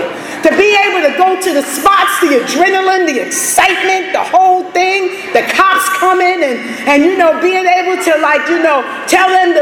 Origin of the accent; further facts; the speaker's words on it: Brooklyn, New York, United States; I came from the Farragut Projects in Brooklyn, New York. Little did I know, while I was growing up, I grew up in an era